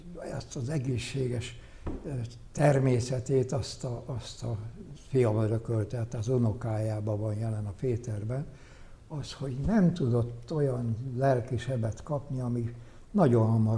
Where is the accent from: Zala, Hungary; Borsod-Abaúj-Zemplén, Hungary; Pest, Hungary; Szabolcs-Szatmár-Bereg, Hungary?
Pest, Hungary; Pilis; born there; segédjegyző volt a szülőfalumon Pilisen